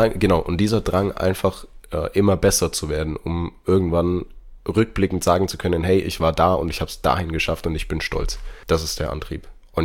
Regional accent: Ansbach, Bavaria, Germany; am Altstadtfest in meiner Heimatstadt Ansbach

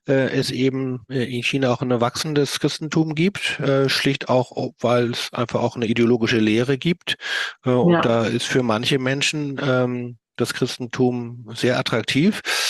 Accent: Hamburg, Germany; ich komme ja aus Hamburg

